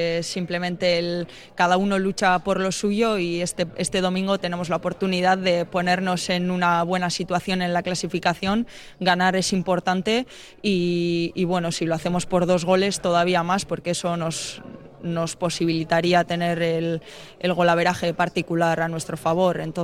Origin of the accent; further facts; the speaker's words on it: San Sebastián, Basque Country, Spain; born there; nací en Donosti, mi madre es donostiarra, mi padre es bilbaíno de pura cepa.